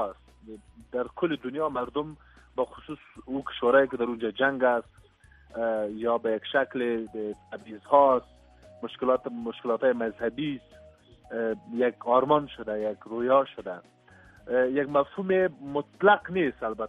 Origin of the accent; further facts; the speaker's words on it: Afghanistan; به عنوان یک افغان که در افغانستان زندگی میکنم و چند دهه است تا بگیم که عمرم در نبود صلح گذشت،